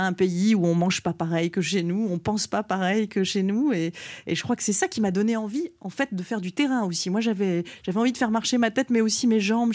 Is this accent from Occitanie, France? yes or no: no; Locmariaquer, Brittany, France; also born or lived in Rennes; Alors je suis née à Rennes, mais je suis arrivée à Locmariaquère, qui est à l'entrée du golfe du Morbihan quand j'avais quelques mois. Donc j'y ai vraiment passé toute mon enfance.